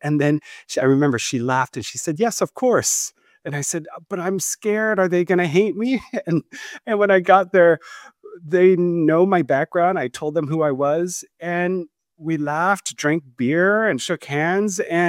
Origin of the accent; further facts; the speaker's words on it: San Jose, California, United States; I was born in 1988. I have no memory of the war. I didn't live through it. I grew up in San Jose in California, and I love my family. I love the Vietnamese community here.